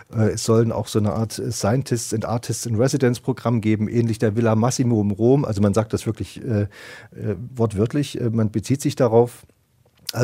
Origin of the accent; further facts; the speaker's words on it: East Germany, Germany; ich komme aus dem Osten.